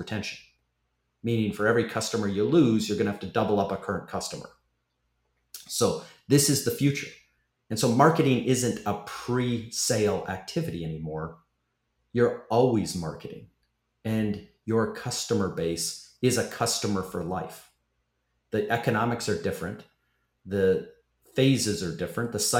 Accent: Canada; now in Florida, United States; I am Canadian, so it used to be heat, not air conditioning. But now I'm in Florida, so it's all about air conditioning.

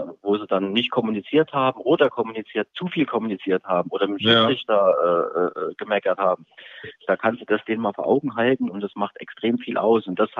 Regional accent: Kaiserslautern, Rhineland-Palatinate, Germany; mein Vater ist Amerikaner, ich bin aber ursprünglich in Lautern geboren, in Kaiserslautern.

